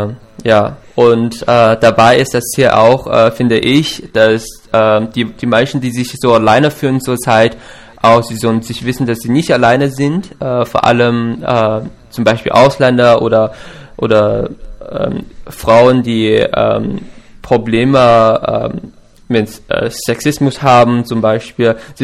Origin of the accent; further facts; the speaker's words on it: China; born there; German is a second language; also born or lived in United States; Ich habe auch mein Abitur nicht in Deutschland geschrieben, sondern woanders. Ich bin in China geboren. Ich bin Asiater und ich habe lange Zeit in den USA gelebt. Da habe ich mein Abitur geschrieben